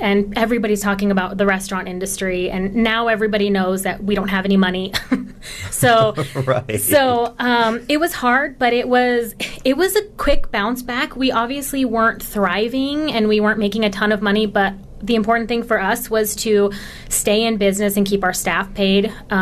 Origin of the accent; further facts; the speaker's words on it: Tucson, Arizona, United States; I'm born and raised in Tucson, so it's always been a dream of mine to be here.